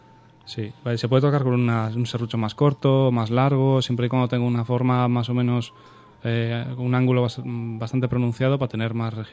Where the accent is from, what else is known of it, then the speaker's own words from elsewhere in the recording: Galicia, Spain; also born or lived in Basque Country; Yo tocaba en aquel entonces en algunos proyectos de música en Galicia, porque yo soy vasco de nacimiento, pero adoptado en Galicia por parte paterna. O sea, que he estado media vida en un sitio y media en otra.